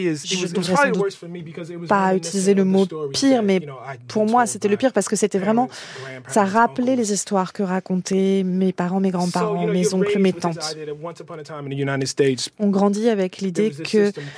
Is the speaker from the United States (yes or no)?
yes; United States; en tant qu'Américain, qu'on finance un système d'apartheid